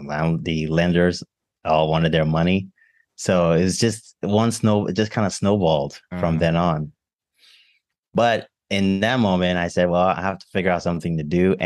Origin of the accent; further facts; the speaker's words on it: Nigeria; I'm Nigerian. I can cook Nigerian food